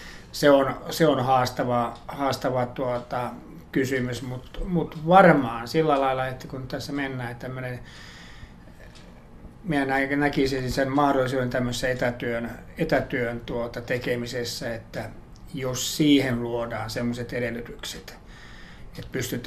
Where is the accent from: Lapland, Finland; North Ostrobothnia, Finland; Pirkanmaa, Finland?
North Ostrobothnia, Finland; Lähtöisin olen kyllä tuolta Pohjois-Pohjanmaalta maanviljelijäperheestä, eli juuret ovat syvästi tuolla maaseudulla